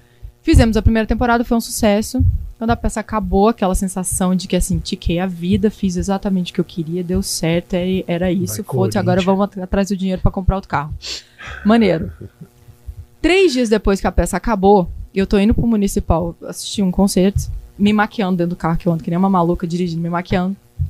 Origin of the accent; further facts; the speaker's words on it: Goiás, Brazil; also born or lived in Tocantins; now in Rio de Janeiro, Brazil; Eu sou do Goiás. Morei no Tocantins.